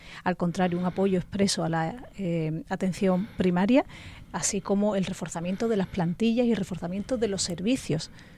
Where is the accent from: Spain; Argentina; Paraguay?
Spain; Cádiz, Andalusia; como ciudadana, como gaditana, como andaluza.